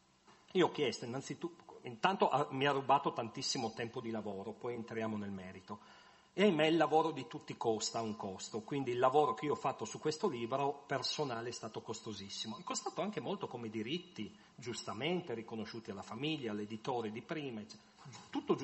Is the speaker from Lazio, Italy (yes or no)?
no; Friuli-Venezia Giulia, Italy; Ma sul fatto che siamo friulani di un certo tipo, io direi anche no.